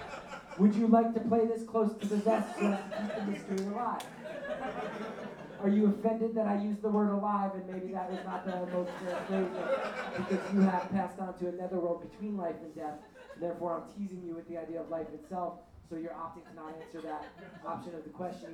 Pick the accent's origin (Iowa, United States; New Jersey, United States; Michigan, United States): New Jersey, United States; And I was raised Irish Catholic in North Jersey